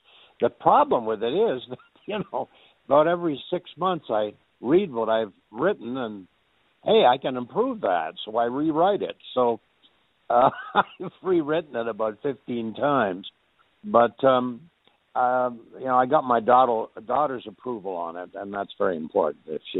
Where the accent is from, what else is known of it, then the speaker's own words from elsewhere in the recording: Canada; I do talk about my early childhood growing up in Canada